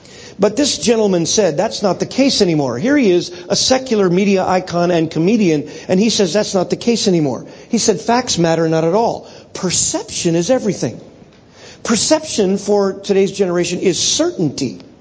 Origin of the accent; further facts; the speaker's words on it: California, United States; And he's talking primarily of the generation I grew up with in the California, Southern California area of the United States.